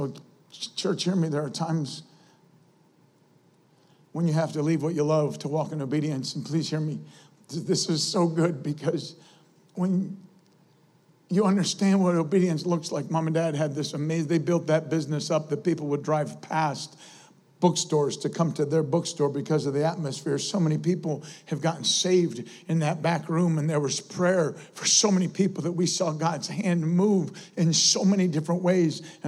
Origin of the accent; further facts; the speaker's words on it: Alfred, New York, United States; it reminded me that we came from Elfrid. Like, I have family, my family, mom and dad. Mom and dad are from Syracuse.